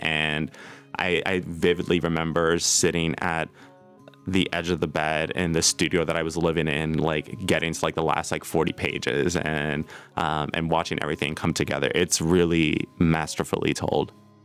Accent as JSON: {"language": "English", "town": "New York City", "region": "New York", "country": "United States", "said": "and I'm from New York City, and I'm like used to sort of like this like bustling energy, you know?"}